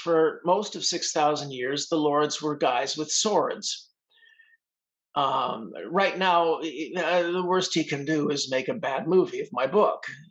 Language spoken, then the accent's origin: English; Hollywood, California, United States; I grew up in Hollywood.